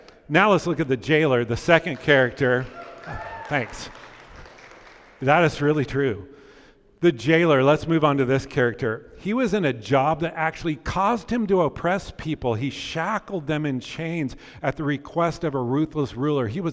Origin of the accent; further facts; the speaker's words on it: Pleasant Hill, United States; I grew up in Pleasant Hill for most of my childhood